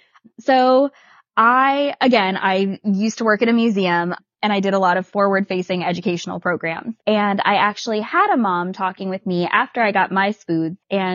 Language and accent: English; Indiana, United States